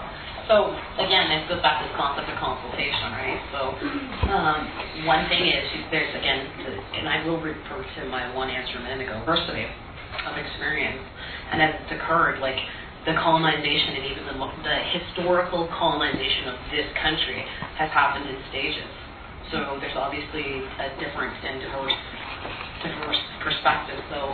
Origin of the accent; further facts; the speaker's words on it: Canada; I am a Canadian lawyer.